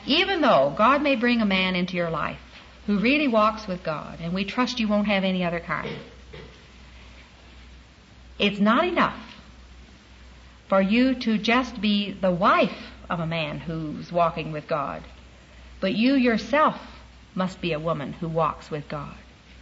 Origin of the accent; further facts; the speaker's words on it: Little Rock, Arkansas, United States; because I grew up in Little Rock. I'm an Arkansas gal, very close neighbor to you from Oklahoma, but grew up there